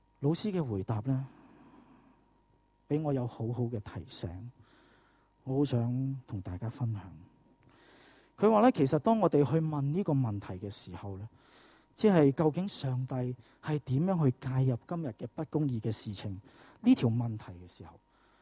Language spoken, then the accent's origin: Chinese; Hong Kong; 我想我们香港人真的经历了很大的困难。